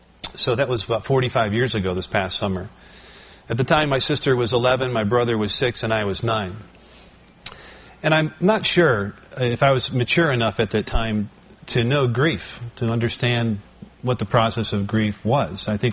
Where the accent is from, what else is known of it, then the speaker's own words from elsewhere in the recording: New York, United States; we settled in upstate New York, so we went back there for Thanksgiving, as we usually do.